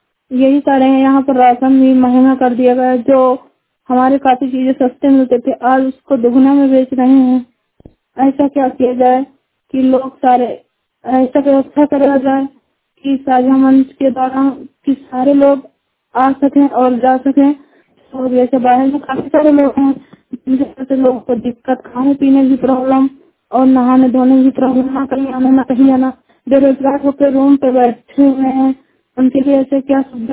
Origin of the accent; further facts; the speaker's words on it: Allahabad, Uttar Pradesh, India; इलाहाबाद की रहने वाली हूँ।